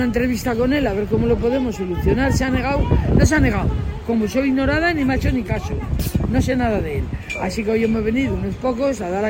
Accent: Extremadura, Spain; moved away as an adult; now in Madrid, Spain; vengo de Extremadura. Uh-huh. Y me tengo que ir de Extremadura

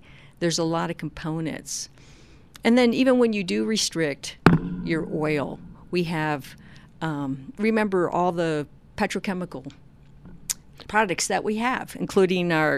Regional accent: Chicago, Illinois, United States; I'm from Chicago. There's no other source, really.

